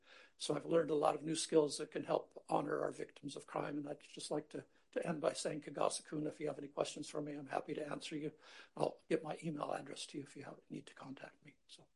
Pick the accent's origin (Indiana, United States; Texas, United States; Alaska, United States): Alaska, United States; Cold Bay; I was raised in Cold Bay